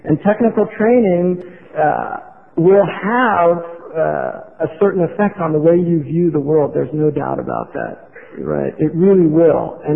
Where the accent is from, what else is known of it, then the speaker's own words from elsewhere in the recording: California, United States; I grew up in this city when there wasn't a yellow haze. I mean, literally, I grew up in Marin County when there wasn't all of this CO2 being thrown out into the biosphere, right?